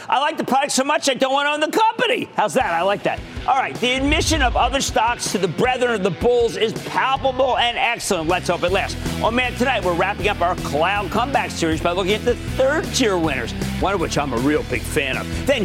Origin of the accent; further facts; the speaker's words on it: New Jersey, United States; How about Jeff, my home state of New Jersey?